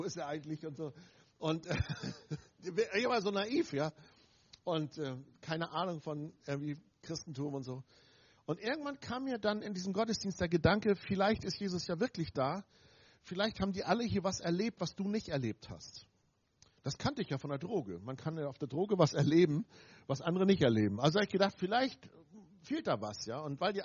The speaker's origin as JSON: {"language": "German", "town": "Eckernförde", "region": "Schleswig-Holstein", "country": "Germany", "said": "Ich komme also aus Eckernförde, mein Opa hatte eine Werft aufgebaut, ich bin Segler."}